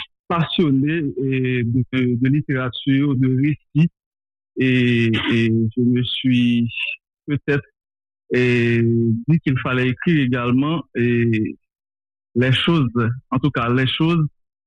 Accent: Marchand-Dessalines, Artibonite, Haiti; also born or lived in Saint-Marc; J'ai grandi à Hautefeuille, une section communale de Marchand-des-Salines. Donc, j'ai passé mon enfance, en tout cas les 11 premières années de ma vie

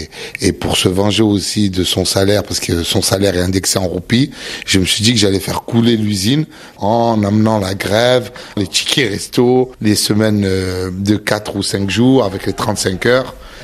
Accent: England, United Kingdom; Si on sort de France, moi je viens d'Angleterre

